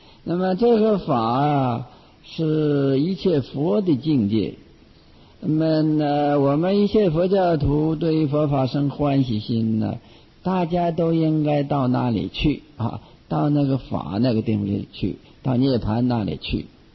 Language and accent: Chinese; China; 那么我们中国人呢、古代的这个贤圣圣人所说的文章也称之为经啊